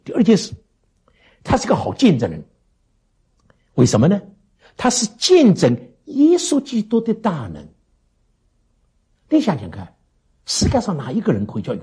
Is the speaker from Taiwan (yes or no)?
yes; Taiwan; 我是个中国人，我们在台湾哪有 one way system 啊